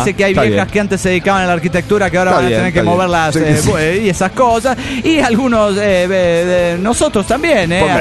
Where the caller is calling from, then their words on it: León, Guanajuato, Mexico; de León, Guanajuato.